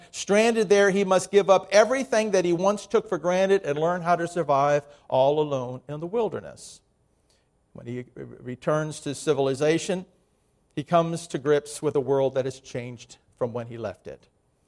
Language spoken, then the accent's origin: English; Miami, Florida, United States; I grew up in Miami, and but no air conditioning.